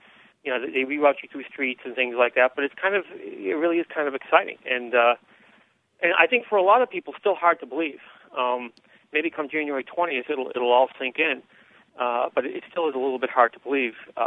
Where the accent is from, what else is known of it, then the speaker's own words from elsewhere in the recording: Boston, Massachusetts, United States; now in Chicago, United States; I grew up in Boston, and but I've been here for a couple decades now since I got out of college.